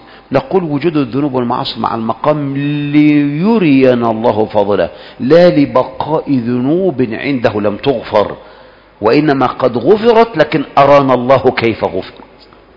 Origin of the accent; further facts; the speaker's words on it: Egypt; وهذا فينا كمصريين